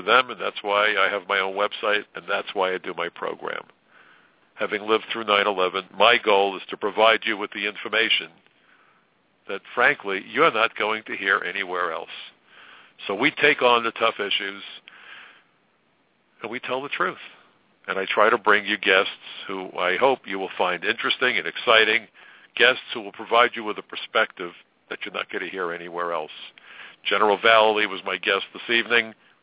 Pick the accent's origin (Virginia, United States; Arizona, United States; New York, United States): New York, United States; out here on Long Island, or as we jokingly say, Long Island, being a New Yorker.